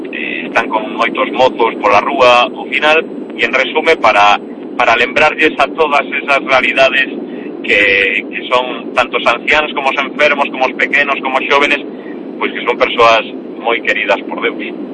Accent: Lalín, Galicia, Spain; os que medramos en Lalín, en torno á parroquia de Lalín

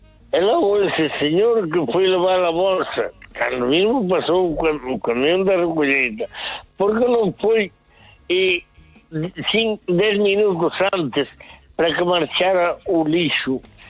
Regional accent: Valencia, Valencian Community, Spain; O que máis é que eu son de Valencia, e vim aquí a Porto Marí

